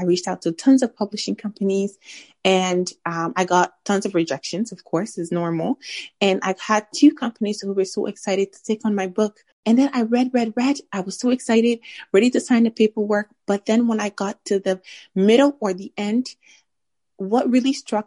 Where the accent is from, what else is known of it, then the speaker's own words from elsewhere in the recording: Liberia; I'm Liberian, I'm from West Africa.